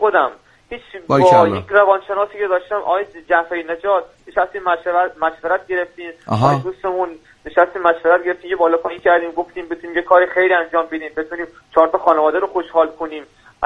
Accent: Bandar Abbas, Hormozgan, Iran; من بندر عباس

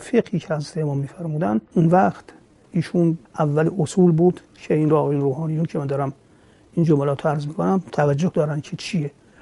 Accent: Qom, Iran; born there; در خود قم متولد شدم و تاریخ تولدم دقیقا 13 ذی‌قعده الحرام 1356 هجری قمری بوده

